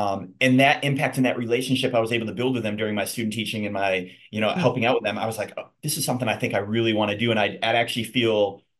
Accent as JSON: {"language": "English", "town": "Syracuse", "region": "New York", "country": "United States", "tie": "born or raised there", "said": "I have a lot of friends who were in the Rochester area growing up in Syracuse. So yeah, I moved back home"}